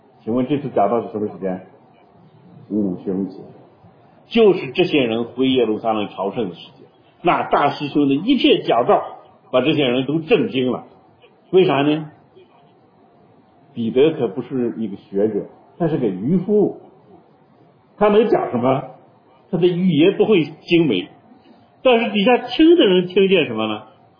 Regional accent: Shaanxi, China; accent: Northern Shaanxi; 我陕北，我的口音是陕北口，

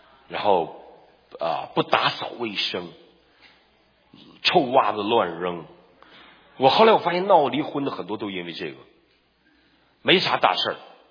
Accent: China; 我们中国人最大毛病，对谁都好，跟外面可好了

